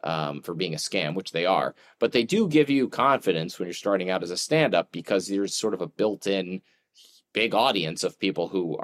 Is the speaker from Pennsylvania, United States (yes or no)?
yes; Pennsylvania, United States; I grew up outside Philly. So I'm a Philly sports fan and I have Philly pride, but I've never lived in the city as an adult past high school.